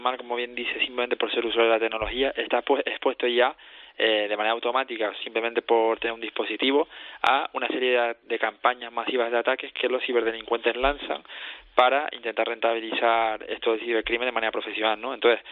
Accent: Canary Islands, Spain; yo soy canario de origen hindú.

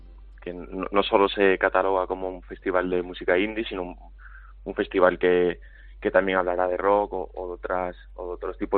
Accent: Málaga, Andalusia, Spain; nuestros orígenes son malagueños, somos malagueños.

